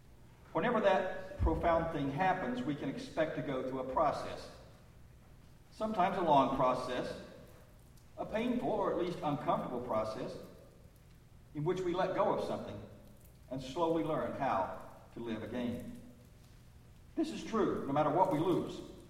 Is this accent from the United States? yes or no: yes; Charleston, West Virginia, United States; Even as a youngster growing up in the Charleston, West Virginia area, I was aware of how hard he worked as a self-employed house painter